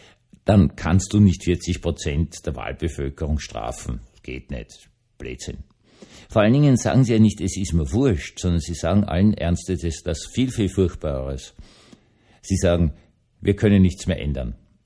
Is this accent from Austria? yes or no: yes; Austria; Man muss ganz ehrlich sagen, als Österreicher hat man es nicht geglaubt.